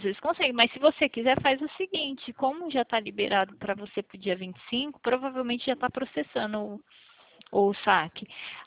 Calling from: Limeira, São Paulo, Brazil; Vou falar aqui da cidade de Limeira, São Paulo, estado de São Paulo.

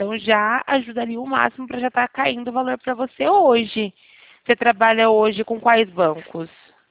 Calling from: Campinas, São Paulo, Brazil; Então eu falo aqui de Campinas.

